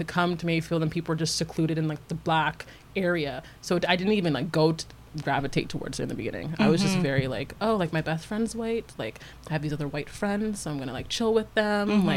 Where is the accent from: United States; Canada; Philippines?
Canada; Caledon, Ontario; And then growing up in Caledon, white people.